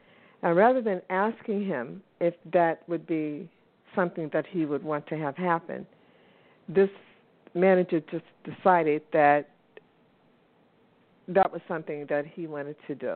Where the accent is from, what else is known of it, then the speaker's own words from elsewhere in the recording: the South, United States; I'm originally from the South, and I grew up in the South, and I went to school. I went to a college in the Northeast.